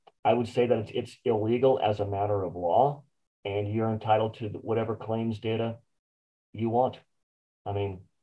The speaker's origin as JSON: {"language": "English", "town": "Champaign", "region": "Illinois", "country": "United States", "said": "I'm actually from Champaign."}